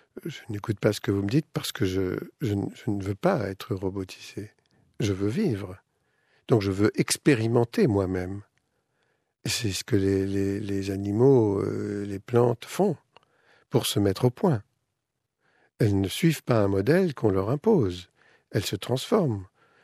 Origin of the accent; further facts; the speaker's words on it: France; C'est adressé aux agriculteurs, et c'est chez nous, en France, en dialogue avec les citoyens